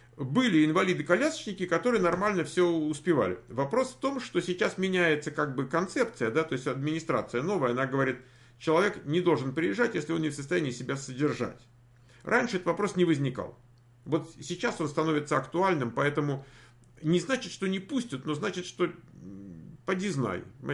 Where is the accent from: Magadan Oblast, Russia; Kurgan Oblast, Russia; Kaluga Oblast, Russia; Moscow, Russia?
Kurgan Oblast, Russia; Shadrinsk; Мы вот тут, вот тут, мы из Шадринска, вот тут